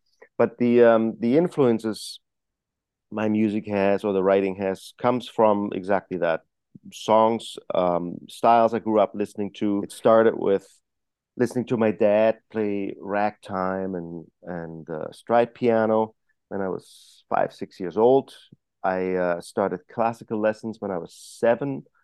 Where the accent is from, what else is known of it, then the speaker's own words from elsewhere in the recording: Germany; At the time when I was growing up in Germany